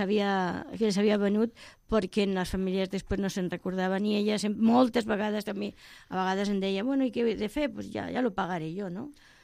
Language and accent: Catalan; Catalonia, Spain; soc filla del barri de la Salut. Vaig néixer molt a prop d'on vivia ara l'Angelita, allà a la calle Ricardo Strauss. Vaig néixer allà. I els meus pares també són fruit de l'any... Es varen conèixer aquí a Catalunya